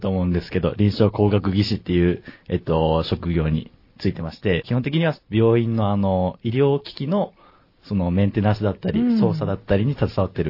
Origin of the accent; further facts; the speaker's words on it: Oita, Japan; 出身は大分県です。